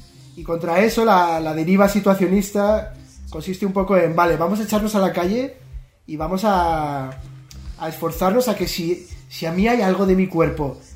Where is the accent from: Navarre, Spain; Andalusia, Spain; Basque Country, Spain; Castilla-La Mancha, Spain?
Navarre, Spain; Pamplona; born there; moved away as an adult; now in Valencia, Spain; yo nací en Pamplona, pero a los 18 me fui a Valencia. Ah. Y ya llevo más años en Valencia que en Pamplona.